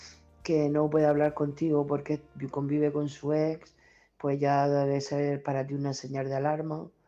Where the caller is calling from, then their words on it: Murcia, Region of Murcia, Spain; de Murcia.